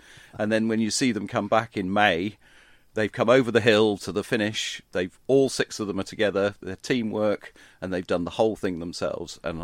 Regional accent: South West England, United Kingdom; I was a very lucky person in the fact that I've been born and brought up on Dartmoor

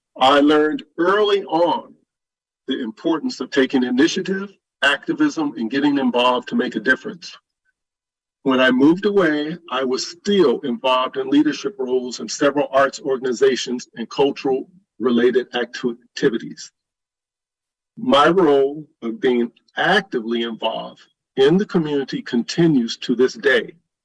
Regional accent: Los Angeles, California, United States; I grew up in Los Angeles.

